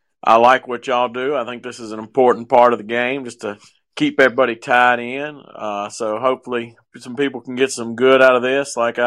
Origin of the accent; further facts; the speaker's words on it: Natchez, Mississippi, United States; I'm from Natchez, Mississippi. I've always hunted and been active outdoors. I grew up showing horses.